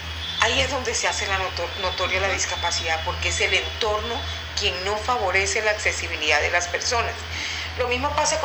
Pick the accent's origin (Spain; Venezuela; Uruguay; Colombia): Colombia; La Guajira; moved away; yo soy de La Guajira. Yo vengo de un sitio donde nosotros hablamos duro, hablamos rápido, somos acelerados. Cuando se ríen de nosotros nos imitan así, ¿no? Que no se nos entiende lo que hablamos. Y a mí me costó mucho trabajo vivir en el interior